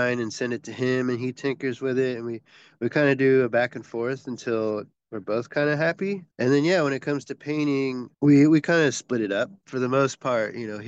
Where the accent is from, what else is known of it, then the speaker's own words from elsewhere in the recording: Columbus, Ohio, United States; moved away as an adult; also born or lived in Japan; now in Portland, United States; I was originally born in Japan and moved to the United States as like a little tiny baby. And I grew up in Ohio, actually, Columbus, Ohio.